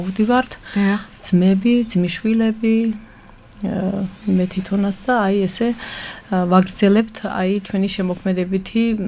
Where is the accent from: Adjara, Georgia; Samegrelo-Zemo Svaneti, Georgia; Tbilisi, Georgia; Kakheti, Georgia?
Adjara, Georgia; moved away; ჩემთვის ზემომთიან აჭარაში წასვლა არ მჭირდება. იქიდან წამოვედი და წამოვედი.